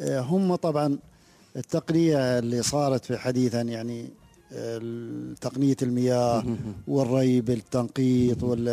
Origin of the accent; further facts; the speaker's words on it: United Arab Emirates; ثقافة عامة موجودة فينا كاماراتيين